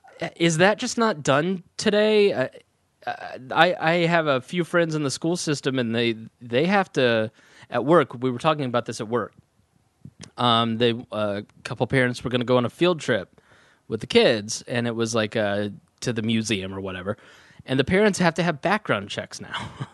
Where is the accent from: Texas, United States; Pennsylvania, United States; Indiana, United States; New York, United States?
Indiana, United States; Plainfield; I grew up in Plainfield, Indiana. It's a suburb of Indianapolis.